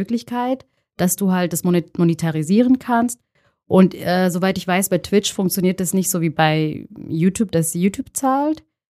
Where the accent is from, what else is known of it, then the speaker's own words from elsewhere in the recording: Stuttgart, Baden-Württemberg, Germany; ich bin ja aus Stuttgart